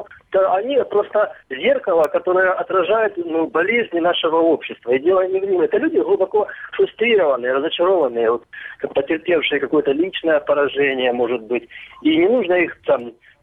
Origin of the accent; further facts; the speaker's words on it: Luhansk Oblast, Ukraine; вот, я из Луганской области.